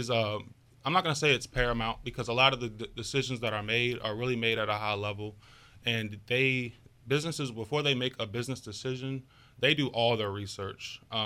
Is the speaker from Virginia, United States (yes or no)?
yes; Virginia, United States; So I grew up in Spotsylvania County in the Livingston area. If anybody knows about that area, I lived on Massey Road for quite a while. And then we moved to Orange County, and that's where I graduated high school from.